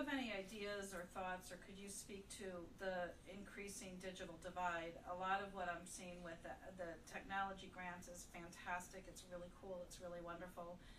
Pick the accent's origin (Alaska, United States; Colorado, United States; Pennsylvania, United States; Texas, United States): Colorado, United States; I'm from Colorado